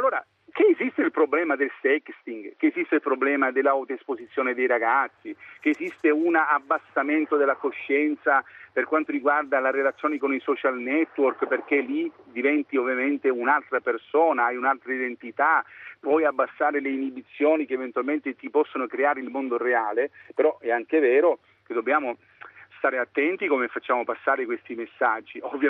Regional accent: Sicily, Italy; Io ad esempio da siciliano mi sono arrabbiato

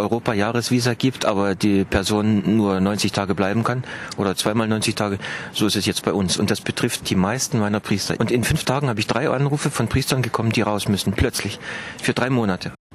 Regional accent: southern Russia, Russia; Bei uns im Süden Russlands haben wir mehr Provinz

